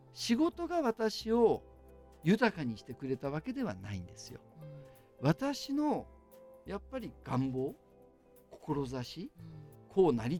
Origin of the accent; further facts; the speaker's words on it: Hakodate, Hokkaido, Japan; 北海道出身なんで、あの味噌ラーメンも美味しいんですけど、やっぱ函館は塩ラーメンが美味しいんで、